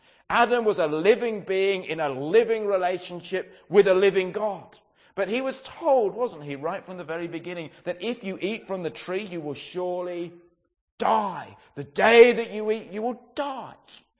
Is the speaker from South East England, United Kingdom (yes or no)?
yes; Brighton, South East England, United Kingdom; I grew up in Brighton